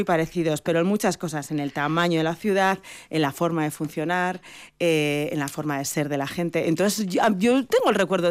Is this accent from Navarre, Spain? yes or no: yes; Gallipienzo, Navarre, Spain; Y el sábado me fui a mi pueblo, que es un pueblo de Navarra muy, muy pequeñito.